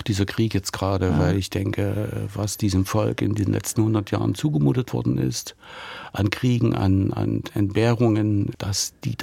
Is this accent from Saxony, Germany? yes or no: yes; Leipzig, Saxony, Germany; now in Dresden, Germany; Nein, aber ich bin in Leipzig geboren, habe dort meine Kindheit verbracht. Und wenn ich nach Leipzig fahre, ist es immer noch meine Heimat.